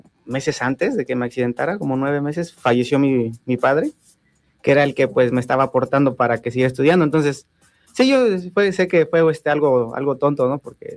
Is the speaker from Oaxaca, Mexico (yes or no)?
no; Taxco, Guerrero, Mexico; born there; now in Zacatepec, Mexico; Yo nací en Taxco.